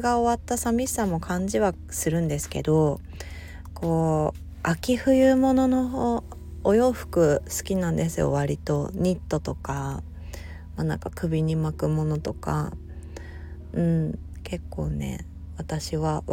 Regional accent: Hokkaido, Japan; こちら側っていうのは、まあ道民としてはわーっていう感じです

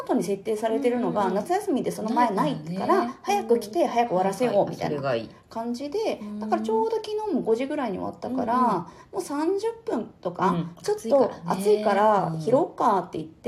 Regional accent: Oita, Japan; あの大分が出身なので、うん、大分帰ったんですね

